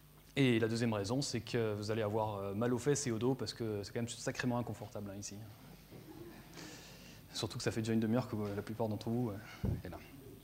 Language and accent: French; Belgium; Donc, vu que je suis belge moi-même, je vais aussi dire quasar.